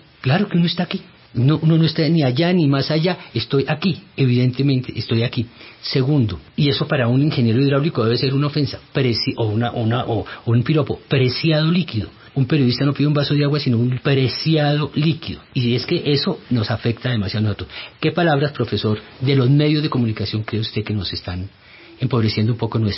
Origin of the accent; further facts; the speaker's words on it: Colombia; Yo creo que nosotros ahora, como colombianos y las telenovelas colombianas que se ven tanto, estamos influyendo en el lenguaje de otros países